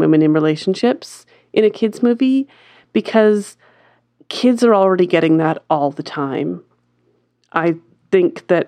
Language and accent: English; Canada; We're very Canadian, though.